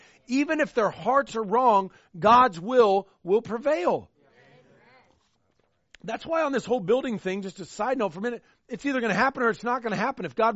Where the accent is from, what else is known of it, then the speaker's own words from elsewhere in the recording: Washington, United States; Like, I'm from Washington, but I got to be shown.